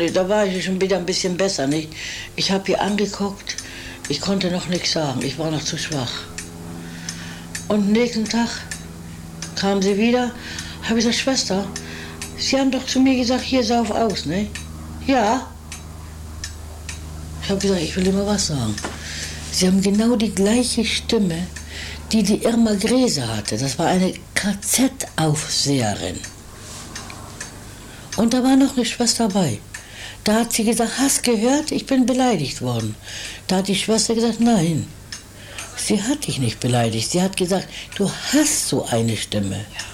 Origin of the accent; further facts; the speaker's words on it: Germany; born there; Ich bin in Deutschland geboren. Meine Mutter, meine Großeltern, meine Urgroßeltern sind alle in Deutschland geboren. Die sind aus Pommern, Ostpreußen, Westpreußen.